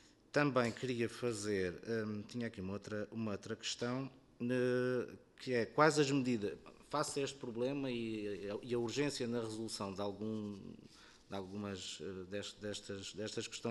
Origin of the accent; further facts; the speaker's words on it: Setúbal, Portugal; Em Setúbal, porque eu sou de Setúbal, que nós não temos qualquer centro comercial